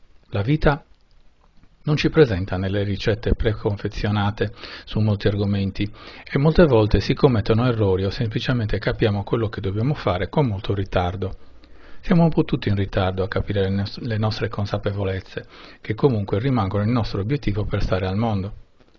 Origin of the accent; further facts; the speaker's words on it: Cagliari, Sardinia, Italy; also born or lived in Verona; Il panorama di questa fotografia rappresenta Cagliari, la mia città natale, e tuttora il mio porto sicuro, il mio sistema, ovvero il luogo dove mi sento bene. Lavoro, famiglia, affetti, amici, clima. Vivevo a Verona nel 2017